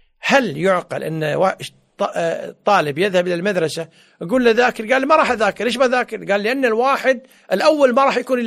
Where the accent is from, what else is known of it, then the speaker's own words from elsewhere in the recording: Kuwait; يعني تخيل معي الآن مثلا عندنا في الكويت عدد المواطنين والمقيمين قرابة 4 ملايين.